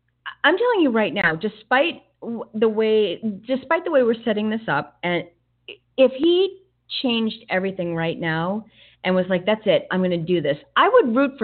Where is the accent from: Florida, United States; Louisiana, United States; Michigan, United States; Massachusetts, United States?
Massachusetts, United States; Boston; I can't vacation there. I'm from Boston. I couldn't.